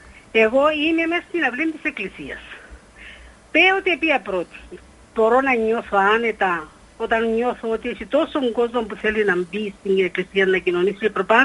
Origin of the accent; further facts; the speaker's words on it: Nicosia, Nicosia District, Cyprus; είμαι από τη Λευκοσία.